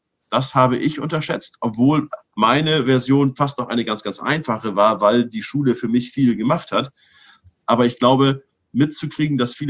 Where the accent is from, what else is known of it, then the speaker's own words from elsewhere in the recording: Germany; Das heißt, wir als Deutsche haben das dann falsch verstanden.